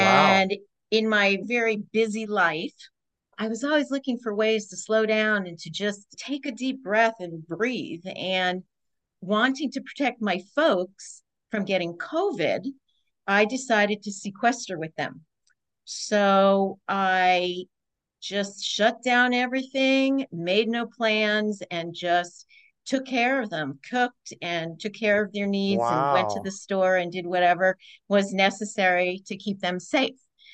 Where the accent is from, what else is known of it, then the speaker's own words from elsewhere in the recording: New York, United States; I'm a naturalist. I grew up in the range. I grew up in New York.